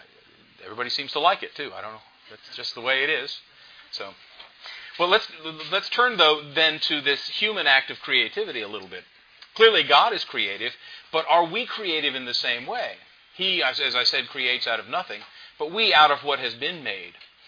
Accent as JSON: {"language": "English", "town": "Memphis", "region": "Tennessee", "country": "United States", "said": "I'm from Memphis, and it's very warm there"}